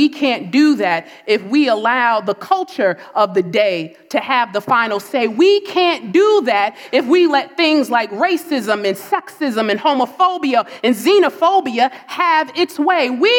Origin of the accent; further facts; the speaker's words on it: New Jersey, United States; I say it that way because I'm from New Jersey.